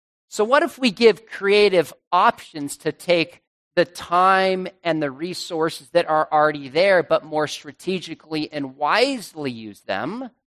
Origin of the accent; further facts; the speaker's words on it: Julian, California, United States; I grew up in Julian in the mountains of San Diego, if you've ever been there, famous for pies.